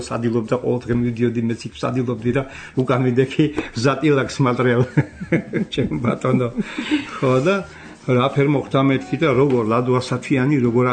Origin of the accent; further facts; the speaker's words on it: Kakhati, Samegrelo-Zemo Svaneti, Georgia; also born or lived in Zugdidi / Sukhumi; დავიბადე იქა. და ბავშვობა კახათიათი სოფელი. იქ გავატარე, მე მამა ჩემს სოხუმში გადაიყვანეს და იქ დაამთავრე სკოლა.